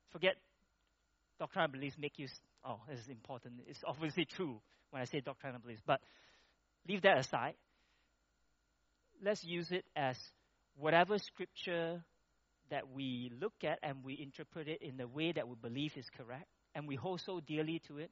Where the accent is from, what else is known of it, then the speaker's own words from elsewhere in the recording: Ipoh, Perak, Malaysia; I grew up in Ipoh, I don't see those like this big, three of them that they burn.